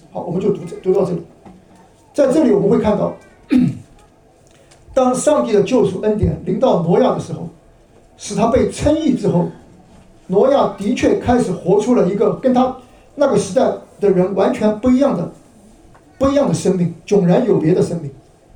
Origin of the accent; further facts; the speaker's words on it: Nantong, Jiangsu, China; 在我家乡在江苏啊，那个我们江苏南通那边有很多造船厂，因为我们靠近长江